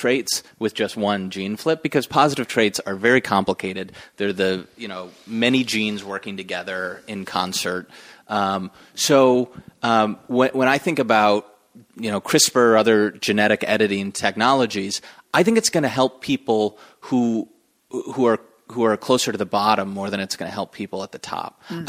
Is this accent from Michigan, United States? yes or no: yes; Michigan, United States; Suburban Michigan.